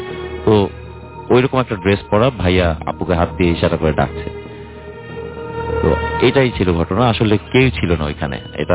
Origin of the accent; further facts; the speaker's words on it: Dhaka, Dhaka Division, Bangladesh; From Uttara.